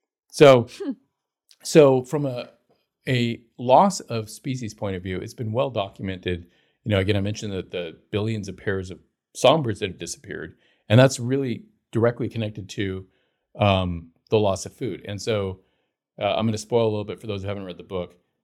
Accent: Long Beach, California, United States; And I grew up in Southern California. There's no place where, except maybe Arizona or New Mexico, where it makes less sense to have a lawn than, say, Long Beach, California, my hometown.

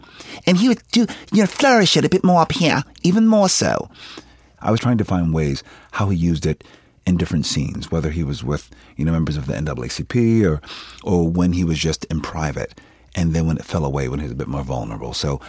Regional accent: Philadelphia, Pennsylvania, United States; this guy's from Westchester, Pennsylvania. I'm from Philadelphia. We don't sound like that.

